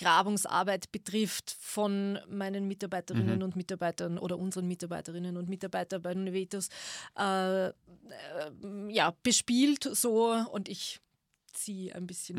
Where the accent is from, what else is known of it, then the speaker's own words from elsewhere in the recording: Lower Austria, Austria; wir sind als Kinder im Weinviertel in den Steinbrüchen dort, das gab es so rund um Eggenburg